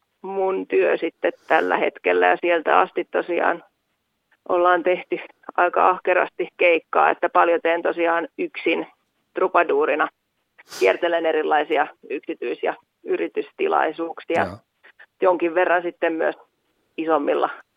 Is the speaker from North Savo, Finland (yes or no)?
no; Tampere, Pirkanmaa, Finland; No tosiaan minä olen tamperelainen ihan alkuperäinen laulaja ja pianisti